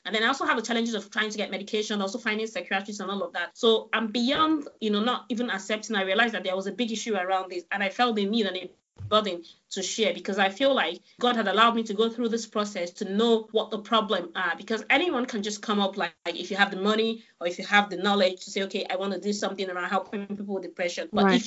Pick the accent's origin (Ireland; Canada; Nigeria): Nigeria; Abia; It's not like I came back to Lagos. I'm from Abia State. So I went to my village in Obakalomwa here and stayed in my village.